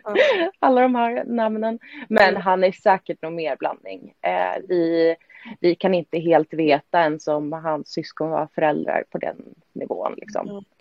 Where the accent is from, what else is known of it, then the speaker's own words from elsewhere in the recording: Östhammar, Uppsala County, Sweden; Jag kommer ifrån Östhammar, en jätteliten stad.